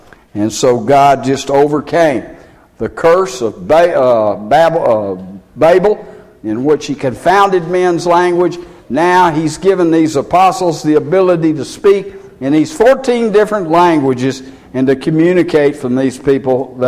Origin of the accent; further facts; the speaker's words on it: Texas, United States; And people called and knew I was a flatlander the minute that I started talking, man. They knew I was from Texas.